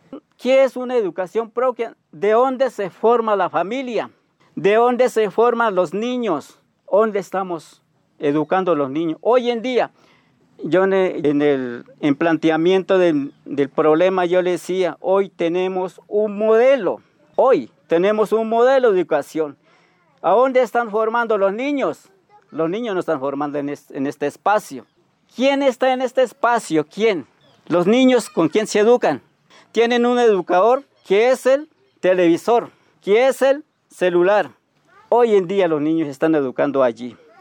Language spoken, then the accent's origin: Spanish; Cauca, Colombia; Soy de Resguardo Tacueyo.